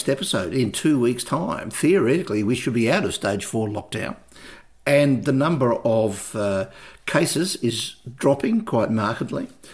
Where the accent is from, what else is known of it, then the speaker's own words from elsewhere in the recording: Adelaide, South Australia, Australia; I'm okay, you see, because I was brought up in Adelaide. And Adelaide in the 1950s and 60s.